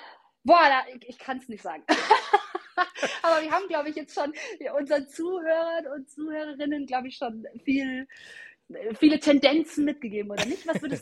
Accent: Augsburg, Bavaria, Germany; ich komme ja aus Augsburg

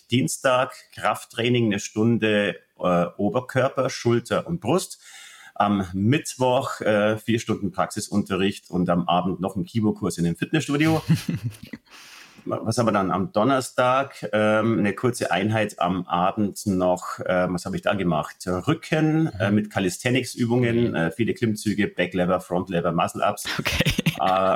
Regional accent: Bavaria, Germany; Bei uns im Süden, in Bayern

